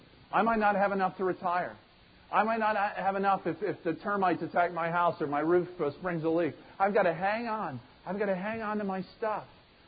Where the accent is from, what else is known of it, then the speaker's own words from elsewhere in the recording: United States; It's not my primary identity is not that I'm an American. It's not that I'm white. It's not that I'm upper middle class.